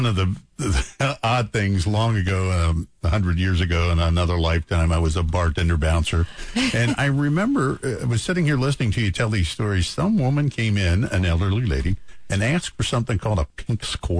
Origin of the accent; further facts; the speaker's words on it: Kentucky, United States; And I'm from Kentucky, so we're used to doing shots at beers.